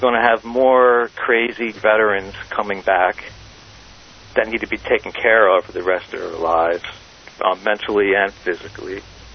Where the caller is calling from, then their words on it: New Jersey, United States; I'm from New Jersey.